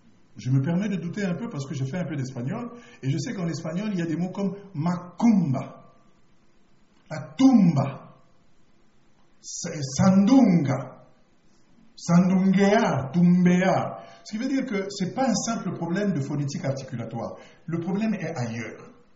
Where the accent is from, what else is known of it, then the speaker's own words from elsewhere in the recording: Brazzaville, Republic of the Congo; Chez nous à Brazzaville